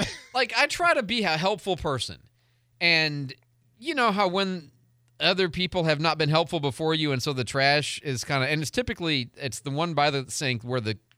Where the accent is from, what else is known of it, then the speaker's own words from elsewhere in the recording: Chicago, Illinois, United States; But I grew up in Chicago, man, so that's like... pay attention to stuff, right?